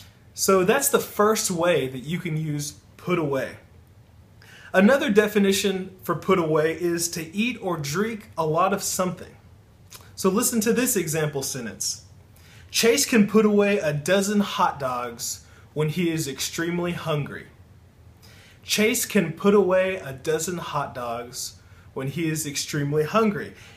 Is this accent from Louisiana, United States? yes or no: yes; Louisiana, United States; I'm from Louisiana, which is in the southernmost part of the United States.